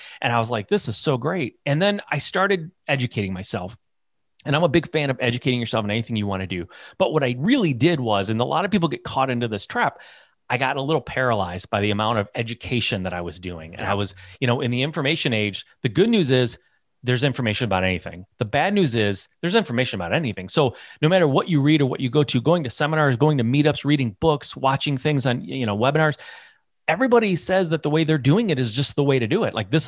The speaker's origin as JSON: {"language": "English", "region": "Michigan", "country": "United States", "tie": "born or raised there", "said": "So I'm born and raised in Michigan, so I'm a Midwest kid. My family was automotive, blue collar, union mentality."}